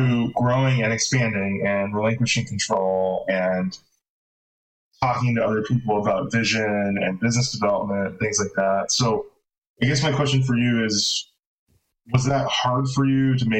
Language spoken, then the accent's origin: English; California, United States; I'm from Southern California, so no offense to California because I still love it.